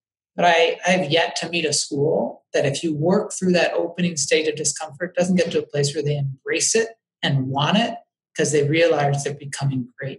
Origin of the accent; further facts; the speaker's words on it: Chicago, Illinois, United States; And so to make the link, I grew up in Chicago.